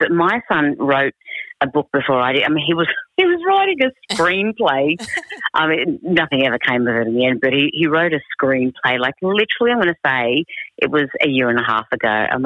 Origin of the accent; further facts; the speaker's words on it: Sydney, New South Wales, Australia; I'm from Minto in Sydney.